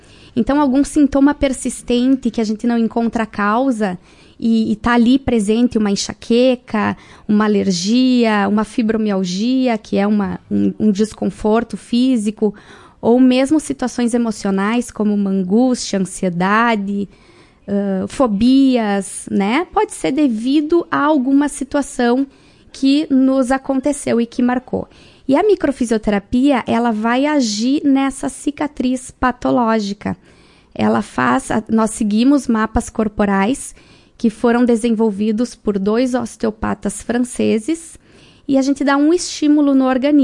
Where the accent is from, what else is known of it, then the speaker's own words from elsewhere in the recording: Ijuí, Rio Grande do Sul, Brazil; now in Marau, Brazil; Sim, sou de Ijuí, mas praticamente marauense, né? Estou aqui há aproximadamente 8, 9 anos.